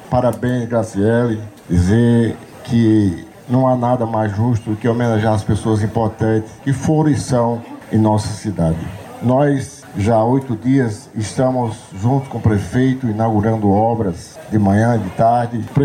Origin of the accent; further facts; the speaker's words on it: Catolé, Paraíba, Brazil; isso para nós que somos de Catolé e amamos Catolé é motivo de muito orgulho